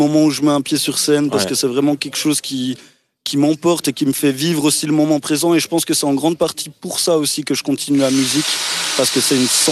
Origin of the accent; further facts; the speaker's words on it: Jura, Switzerland; accent: Jura; des fois, on me taille un peu à Lausanne sur mon accent jurassien.